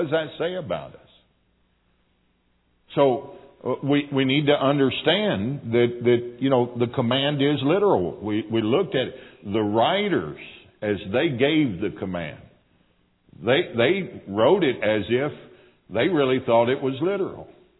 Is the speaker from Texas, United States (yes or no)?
yes; Texas, United States; Now again, I'm a Texan. Everything's big down there.